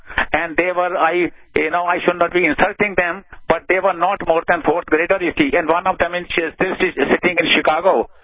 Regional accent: India; born there; and I was born in India

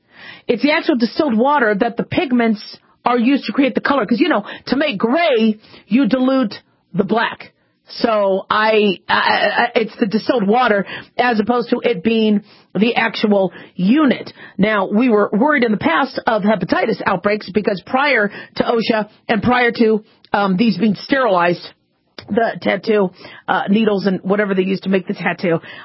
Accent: Los Angeles, California, United States; born there; I was born in Los Angeles. She had to prove I was a U.S. citizen.

